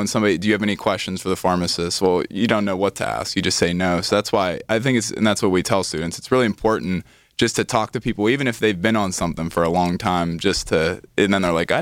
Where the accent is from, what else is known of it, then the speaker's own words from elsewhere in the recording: Scottdale, Pennsylvania, United States; Yeah, so I'm originally from Scottsdale, PA.